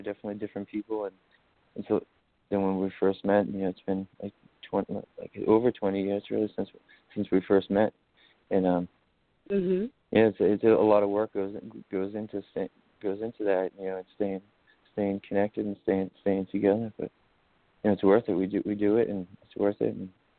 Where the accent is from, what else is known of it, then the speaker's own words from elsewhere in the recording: Everett, Massachusetts, United States; now in Malden, United States; I live in Malden currently, which is just north of Boston. I grew up right in Everett, the next town over. Yeah, I love Boston.